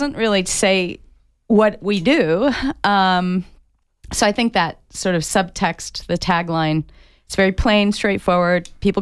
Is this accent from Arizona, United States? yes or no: yes; Phoenix, Arizona, United States; moved away as an adult; also born or lived in New York City; I grew up in the Phoenix area in the hot summers there. And then after going to undergraduate school at NAU, I went off and left Arizona for 29 years, and I became a landscape architect.